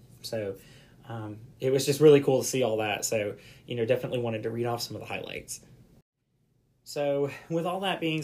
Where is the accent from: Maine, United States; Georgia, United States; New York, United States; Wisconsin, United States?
Georgia, United States; My big year is only going to be focused on my home state of Georgia.